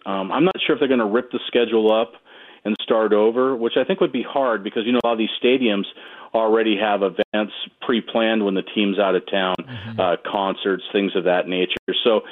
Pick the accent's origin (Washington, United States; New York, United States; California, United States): Washington, United States; Gig Harbor; You know, I grew up in Gig Harbor outside of Tacoma, so I got a chance to go to a lot of games in the Kingdome as a kid.